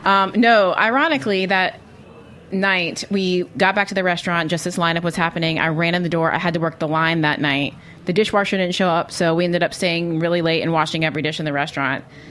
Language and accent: English; the South, United States; now in New York, United States; as a Southerner, I really miss queso, like the white cheese dip with the pickled jalapenos.